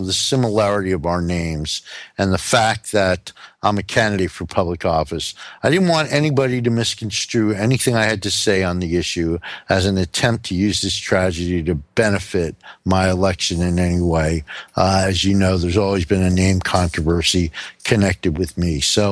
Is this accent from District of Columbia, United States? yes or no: yes; Washington, District of Columbia, United States; also born or lived in East Coast; I was amazed coming from Washington, D.C. I've lived in on the East Coast my whole life.